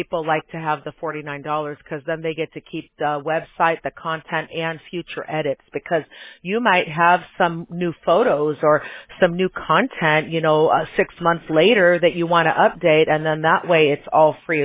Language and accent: English; Buffalo Grove, Illinois, United States; moved away; Where I'm in Southern California now, but yeah, I'm originally from Buffalo Grove, and it's actually expanded quite a bit out there.